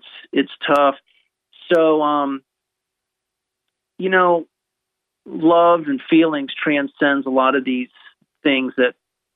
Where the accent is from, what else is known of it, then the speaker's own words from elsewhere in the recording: Orlando, Florida, United States; I grew up in Central Florida, in Orlando, Florida.